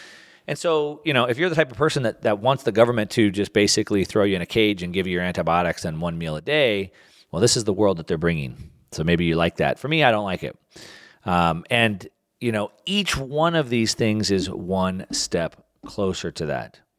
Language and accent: English; Texas, United States; And I grew up in Texas, and so we used to do quite a bit of hunting back there.